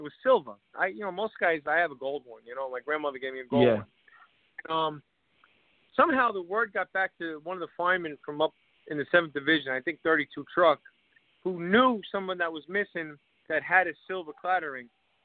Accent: New York City, New York, United States; You know, we all grew up in a city. We grew up in Irish neighborhoods, you know, Highbridge, Rog's Neck. I was in Woodside.

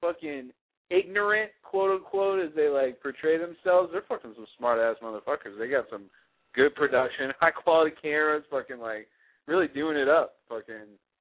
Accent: Texas, United States; I appreciate being a Texan, being from the Dallas-Fort Worth Metroplex

